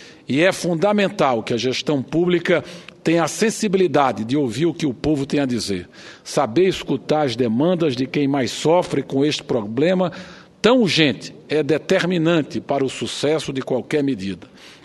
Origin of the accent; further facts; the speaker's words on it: Pernambuco, Brazil; Trago aqui o exemplo concreto de Pernambuco, o estado de onde venho.